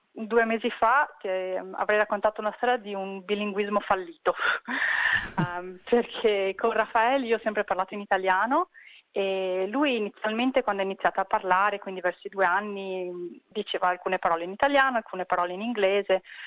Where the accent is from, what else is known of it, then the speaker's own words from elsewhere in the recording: Bassano del Grappa, Veneto, Italy; now in Australia; io sono italiana, vengo da Bassano del Grappa, quindi dal Veneto. Sono qui in Australia da 12 anni